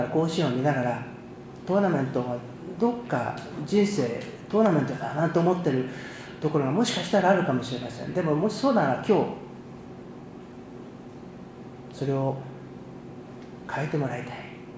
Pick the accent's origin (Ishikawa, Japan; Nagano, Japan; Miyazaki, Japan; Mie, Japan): Nagano, Japan; 私の田舎の長野県では巨人の試合しか中継しなかったんで